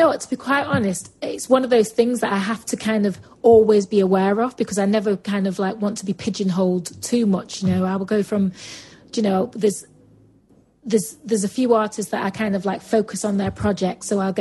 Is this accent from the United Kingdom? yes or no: yes; United Kingdom; But then UK is obviously being my hometown and stuff.